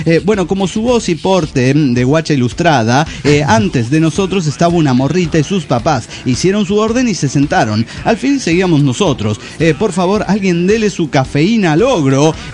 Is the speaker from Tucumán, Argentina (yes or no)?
no; Salta, Argentina; de Salta, Argentina.